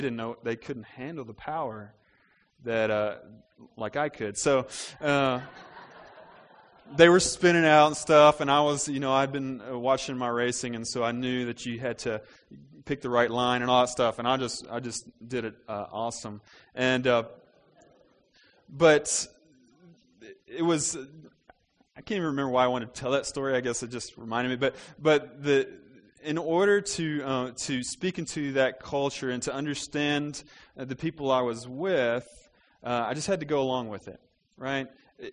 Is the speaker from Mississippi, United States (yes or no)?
yes; Mississippi, United States; I'm from Mississippi, and I grew up in Mississippi, and had never flown before, and I flew to India